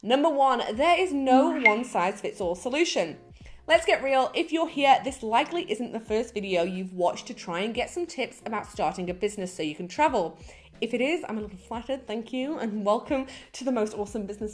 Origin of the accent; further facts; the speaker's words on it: England, United Kingdom; now in Australia; Yes, I am English, but I have lived in Australia for coming up to 10 years.